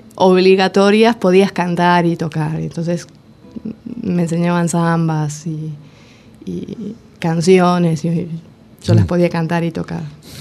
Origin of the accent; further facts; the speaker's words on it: Buenos Aires, Argentina; soy porteña, pero viví en el oeste hasta hace un año y medio.